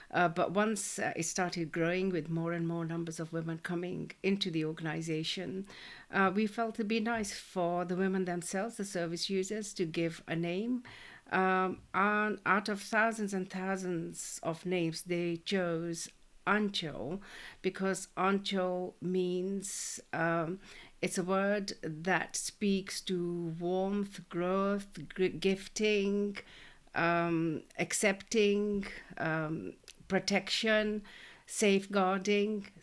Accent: Nairobi, Kenya; I was born in Kenya, in Africa, Nairobi.

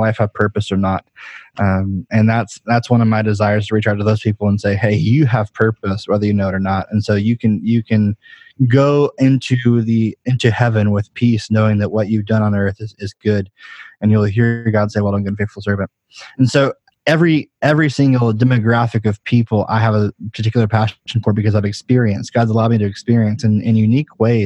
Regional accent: Texas, United States; now in Tracy, United States; I live in Northern California. So I live in Tracy, which is about 45 minutes from San Francisco. I'm originally from Texas.

